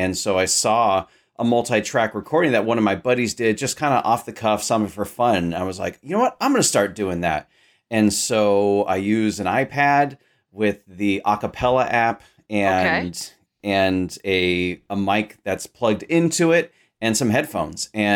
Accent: Sacramento, California, United States; So I grew up in Sacramento, California.

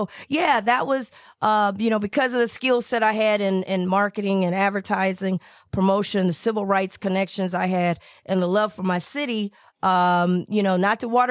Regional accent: the South, United States; I grew up in the South going to Grambling, so I kind of understood what we had to do.

